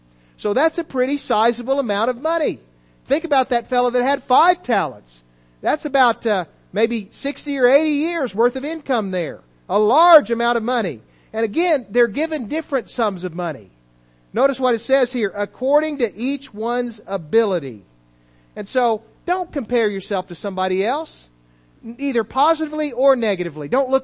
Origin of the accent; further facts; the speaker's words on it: United States; born there; it's not coincidental or accidental that I was born in America.